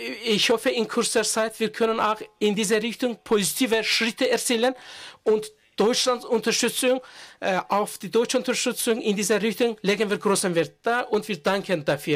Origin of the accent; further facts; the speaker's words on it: Azerbaijan; Ich komme aus Aserbaidschan, ich bin Journalistin.